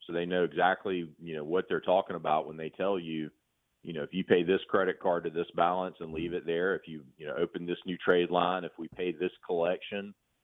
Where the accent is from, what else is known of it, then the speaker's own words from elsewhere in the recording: Moncks Corner, South Carolina, United States; also born or lived in Charleston; Well, I grew up in Charleston. I'm from Monk's Corner.